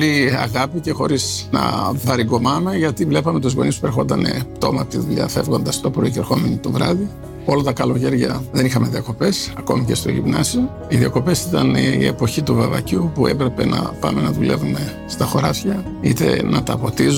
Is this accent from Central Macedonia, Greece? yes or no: yes; Epanomi, Central Macedonia, Greece; born there; Γεννήθηκα στην Επανομία.